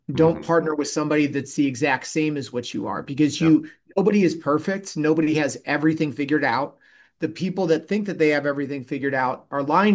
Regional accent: Canton, Ohio, United States; So born and raised in Canton, Ohio.

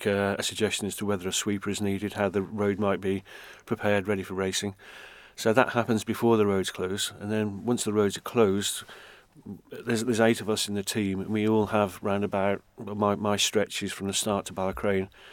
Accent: Isle of Man; I'm from the Isle of Man. I'm a retired school teacher.

